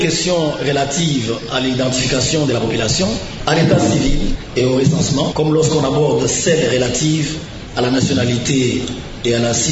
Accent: DR Congo; chez nous en RDC

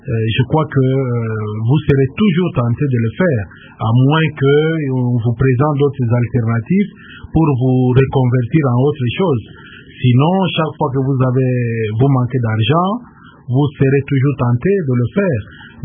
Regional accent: DR Congo; chez nous en RDC

